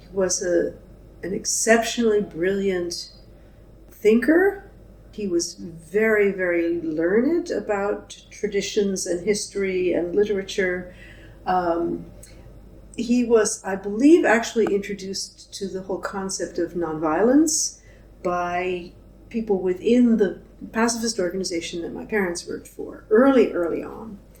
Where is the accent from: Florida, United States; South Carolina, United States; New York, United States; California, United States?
New York, United States; So I grew up outside of New York, and my parents both worked for a nonviolence organization